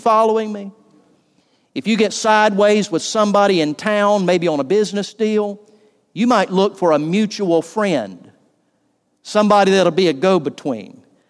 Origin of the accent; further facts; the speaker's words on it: Valdosta, Georgia, United States; I knew a pastor friend of mine I grew up with over in Valdosta.